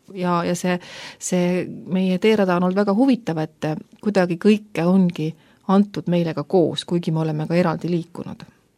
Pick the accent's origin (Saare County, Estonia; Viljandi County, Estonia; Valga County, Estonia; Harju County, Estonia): Viljandi County, Estonia; Viljandi; me oleme pärit ühest väikesest armsast Eesti linnast Viljandist.